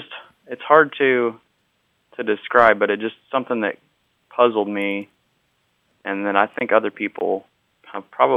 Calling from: Tennessee, United States; I'm calling from the Great Smoky Mountains in Tennessee.

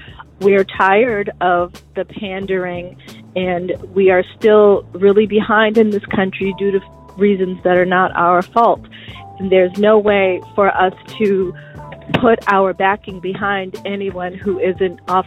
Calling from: Weymouth, Massachusetts, United States; I'm calling from Weymouth.

